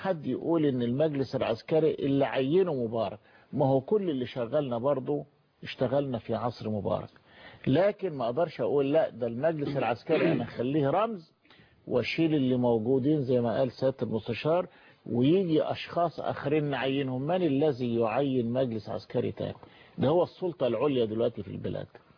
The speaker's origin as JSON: {"language": "Arabic", "country": "Egypt"}